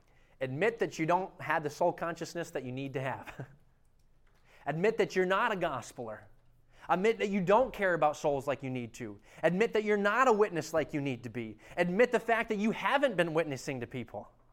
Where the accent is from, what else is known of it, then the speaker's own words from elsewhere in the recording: Maine, United States; and he grew up in Cincinnati, and I grew up in Maine.